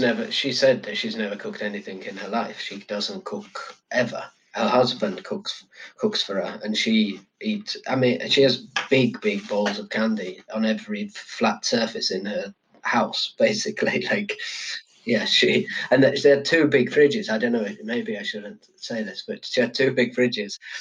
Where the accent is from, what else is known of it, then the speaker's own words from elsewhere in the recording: Yorkshire and the Humber, United Kingdom; Like, I'm from Yorkshire, I drink Yorkshire tea, and I'll probably have a boiled egg and a slice of toast